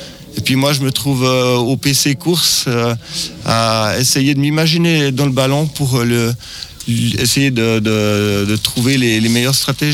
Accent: Switzerland; Alors, je suis suisse, je viens de la Suisse.

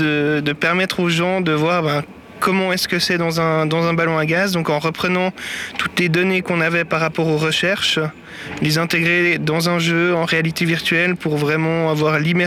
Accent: Fribourg, Switzerland; De Fribourg.

